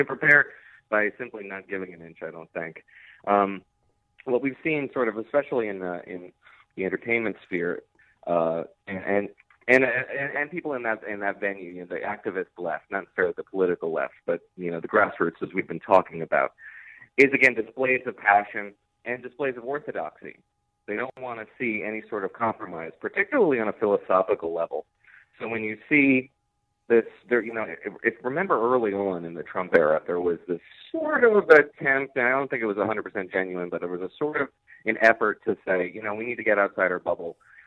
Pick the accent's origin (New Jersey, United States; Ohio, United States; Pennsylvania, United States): New Jersey, United States; I grew up in New Jersey, born and raised, and followed his career.